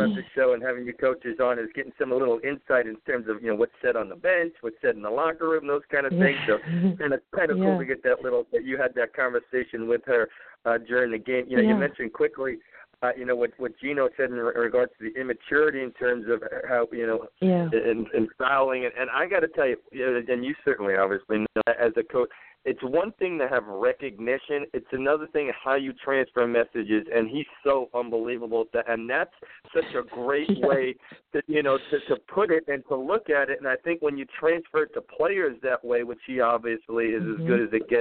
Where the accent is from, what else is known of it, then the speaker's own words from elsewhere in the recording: New York, United States; One, I have to, one as a New Yorker, just break your chops a little bit.